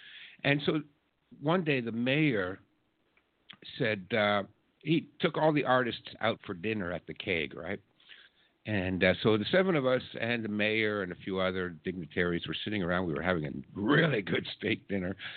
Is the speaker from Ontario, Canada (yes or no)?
yes; Toronto, Ontario, Canada; Come on, I'm from Toronto. We have Somalian neighborhoods in Toronto.